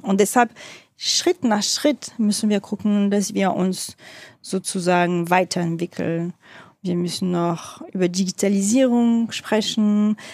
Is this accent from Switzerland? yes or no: no; France; Und also als Französin kann ich wirklich sagen, wir haben noch viele Filme im Kino gesehen, mit der Schule sozusagen.